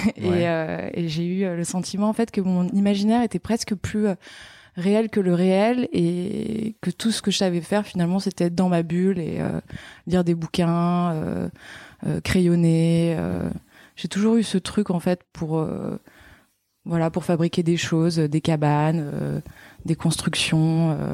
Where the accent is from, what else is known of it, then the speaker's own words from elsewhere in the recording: Provence-Alpes-Côte d'Azur, France; Alors, je suis née dans le sud de la France, je suis méridionale, dans un petit village entre Châteauneuf-du-Pape et Courthézon. Et voilà, donc j'ai grandi... autour de... Enfin, à la campagne et entourée de vignes.